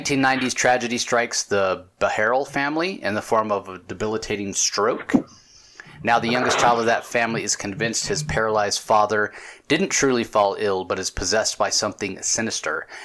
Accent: Phoenix, Arizona, United States; Yeah, it's May 23rd, 24th, 25th, and 26th is Phoenix Comic Con. So it's my hometown show.

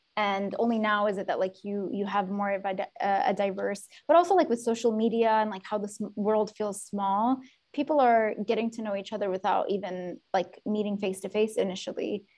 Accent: Yemen; You know, maybe growing up in Yemen had that kind of influence on me

